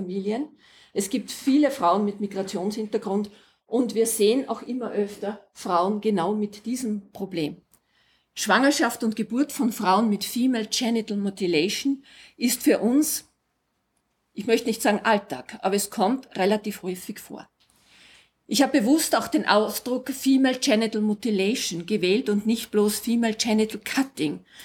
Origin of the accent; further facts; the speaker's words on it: Vienna, Austria; Ich komme aus Wien.